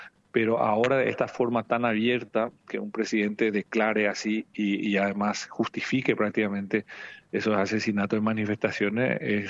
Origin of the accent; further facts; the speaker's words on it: Paraguay; now in Alicante, Spain; nosotros como colectividad paraguaya estamos moviendo de forma importante. Entonces hay espacios, ¿verdad? Justamente yo aquí en Alicante, donde vivo